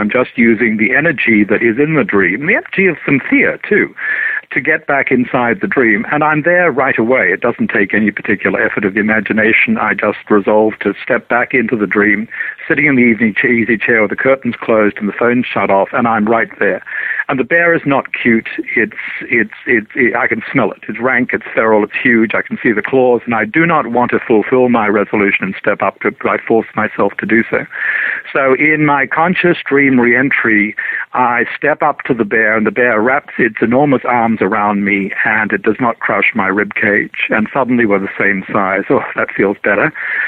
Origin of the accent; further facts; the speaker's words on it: Australia; now in United States; I grew up in Australia. Australia does not have bears.